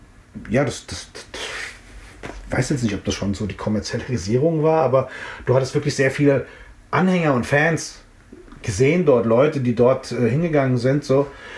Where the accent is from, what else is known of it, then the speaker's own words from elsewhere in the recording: Frankfurt, Hesse, Germany; also born or lived in Offenbach; ich bin in Offenbach geboren und 10 Minuten später bin ich in Frankfurt gewesen. Meine Mutter hat es leider nicht mehr ins Frankfurter Krankenhaus geschafft, so, sondern ich war dann auf einmal da und ich wurde dann in Offenbach geboren.